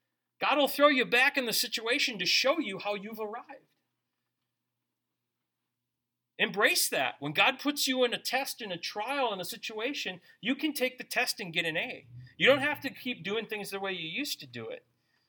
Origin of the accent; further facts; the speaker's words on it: United States; I'm an American.